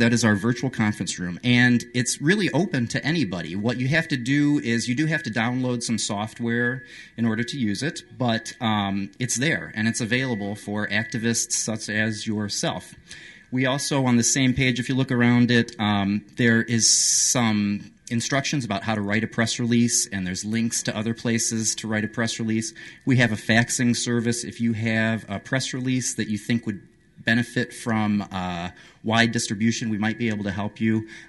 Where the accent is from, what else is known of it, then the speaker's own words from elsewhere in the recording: Chicago, Illinois, United States; I'm from Chicago.